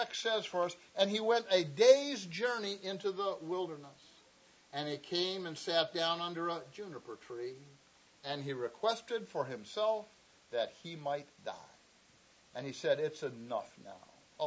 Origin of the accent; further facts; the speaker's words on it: Cleveland, Ohio, United States; I grew up in Cleveland. Cleveland's been in the news lately. It was not an easy town when I was there.